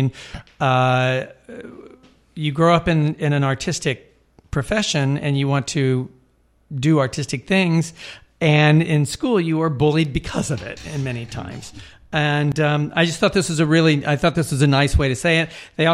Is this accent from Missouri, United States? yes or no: no; South Carolina, United States; I'm from South Carolina.